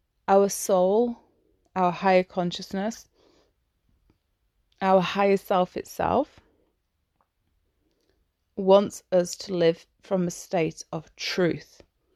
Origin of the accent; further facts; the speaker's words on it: Yorkshire and the Humber, United Kingdom; Obviously, I'm English. I'm from Yorkshire. I love my